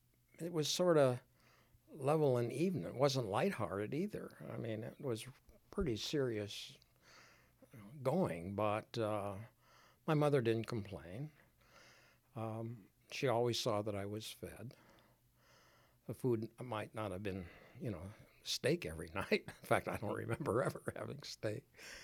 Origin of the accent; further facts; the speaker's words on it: Chicago, Illinois, United States; Well, I was raised in South Chicago. The reason was that my mother was a stockroom clerk in the physics department at the University of Chicago.